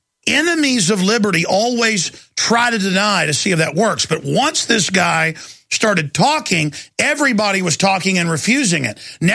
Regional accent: Texas, United States; growing up in Texas, I mean, you can drive 2 hours, especially back then, without ever seeing a gas station.

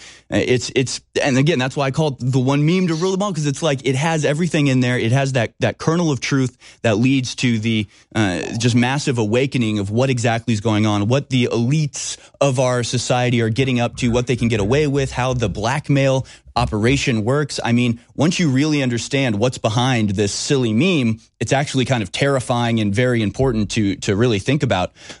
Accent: Houston, Texas, United States; I'm from Houston as well. Shout out to H-Town.

